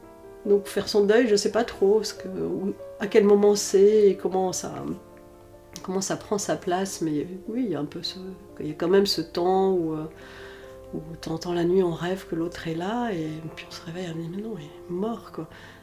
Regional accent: Grand Est, France; moi je suis alsacienne

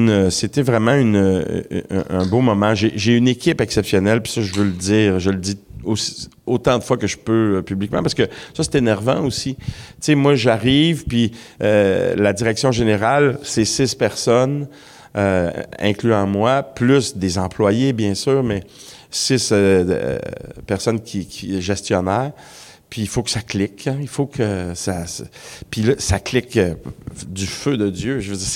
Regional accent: Montreal, Quebec, Canada; moi, là, je viens d'Hochelaga-Maisonneuve, quartier d'ouvriers de Montréal.

